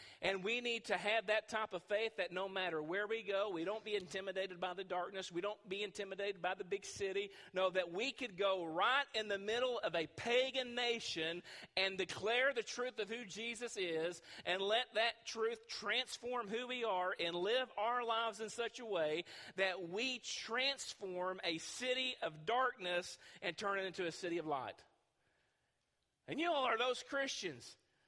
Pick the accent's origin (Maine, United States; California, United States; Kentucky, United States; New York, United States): Kentucky, United States; We're from Kentucky, for the most part.